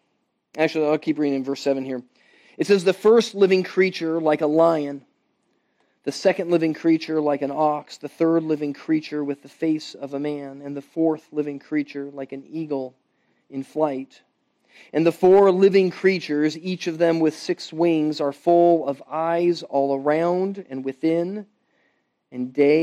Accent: Florida, United States; and we're from Florida, and it happens every summer in August at 4 o'clock, and it still catches us off guard

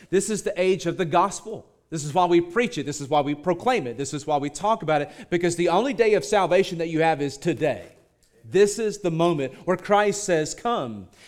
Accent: Birmingham, Alabama, United States; I grew up in Birmingham, Alabama, in closer to the city center as a kid my whole life.

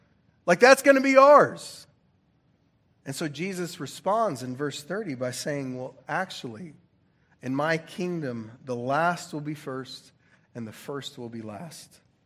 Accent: Oklahoma, United States; Man, when I was growing up in Oklahoma, God's country, when I was in, anybody?

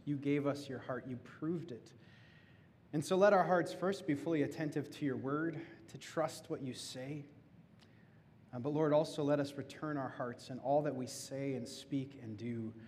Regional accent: El Paso, Texas, United States; born there; Because for me, I was born in El Paso, Texas.

